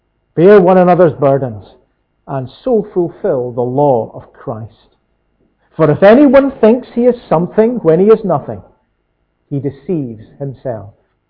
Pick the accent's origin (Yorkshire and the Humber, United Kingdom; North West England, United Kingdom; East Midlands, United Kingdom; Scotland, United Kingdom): Scotland, United Kingdom; When I was a little bit younger, growing up in Lanarkshire, sometimes I would be asked to go for the messages.